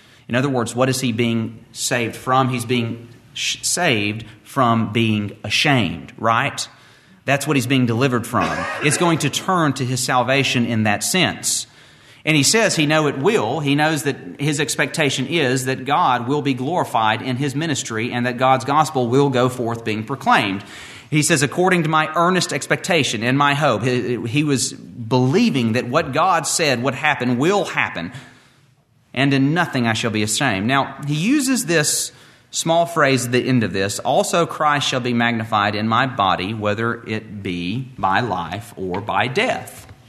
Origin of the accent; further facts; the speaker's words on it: the South, United States; I don't know if it's growing up in the South or growing up with a dad like I had, but stuff like this just makes my blood boil.